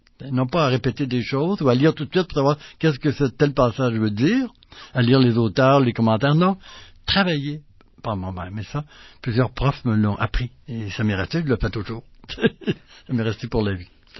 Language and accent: French; Quebec, Canada; moi, je suis un Québécois, bébé boomer, type, né en 46